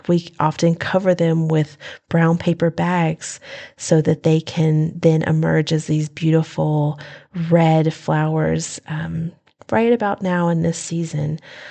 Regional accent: North Carolina, United States; I am from Western North Carolina in Appalachia, and I love the mountains

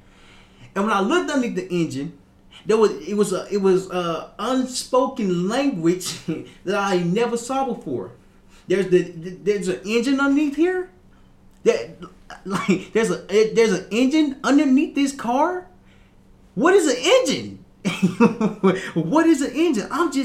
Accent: Little Rock, Arkansas, United States; I remember this one time I was staying back in my hometown, Little Rock, Arkansas. And as I'm standing in my hometown, it had snowed.

